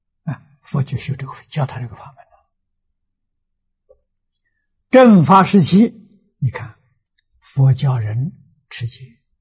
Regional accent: China; 我们中国人讲门道

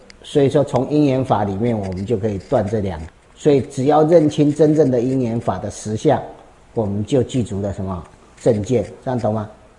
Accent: China; 我们中国人就是这么奇怪

